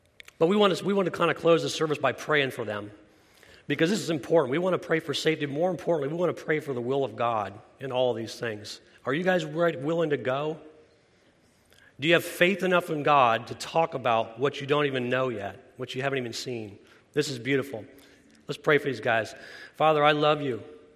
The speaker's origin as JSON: {"language": "English", "town": "Spring Hill", "region": "Florida", "country": "United States", "tie": "born or raised there", "said": "Now, I grew up in Spring Hill, Florida."}